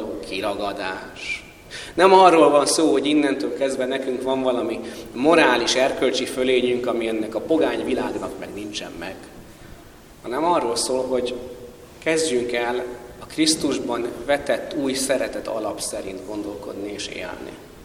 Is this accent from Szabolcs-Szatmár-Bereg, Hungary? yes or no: no; Győr, Győr-Moson-Sopron, Hungary; born there; felemeltek a Győri Kórház szülészetén, kimutattak édesapámnak meg a nagynénémnek, és megdermedtek, mert a nagyapám arcával születtem.